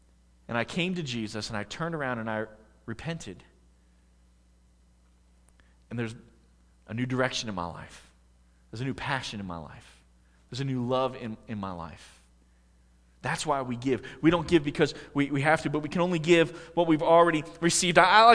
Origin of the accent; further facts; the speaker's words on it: Pennsylvania, United States; Now, I did not grow up on a farm, but I grew up in Pennsylvania, and I had a number of friends who lived on farms.